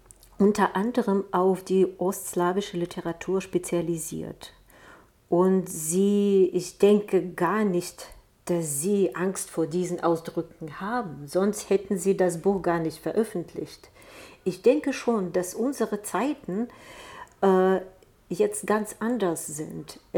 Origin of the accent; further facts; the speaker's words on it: Zaporizhzhia, Zaporizhzhia Oblast, Ukraine; German is a second language; now in Germany; ich habe das Land gewechselt, ich bin aus der Ukraine ausgereist.